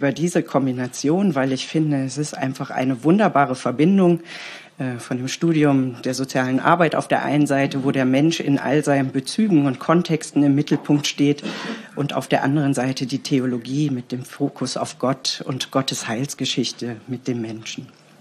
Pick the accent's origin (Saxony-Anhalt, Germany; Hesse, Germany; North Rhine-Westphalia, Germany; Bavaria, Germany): North Rhine-Westphalia, Germany; born there; ich komme gebürtig aus der Nähe von Köln, habe da auch meine ersten Berufsjahre verbracht und bin aber seit einigen Jahren schon im Bistum Limburg tätig.